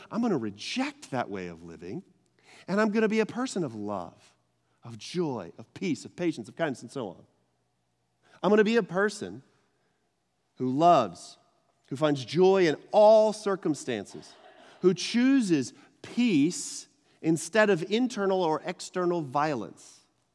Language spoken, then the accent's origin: English; Texas, United States; Now, I'm from Texas. I don't know if you know that or not, y'all. I'm from Texas.